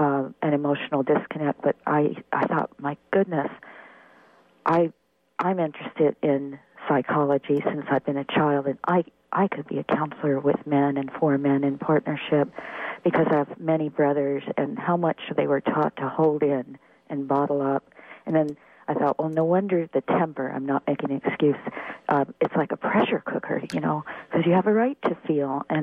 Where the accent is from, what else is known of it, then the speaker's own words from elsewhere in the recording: New Mexico, United States; moved away; also born or lived in Queens, New York City; Oh, my gosh, I so much want to visit there, and I was born in Queens. But when I was a little kid, my father moved us out from New York City to southern New Mexico in the mountains.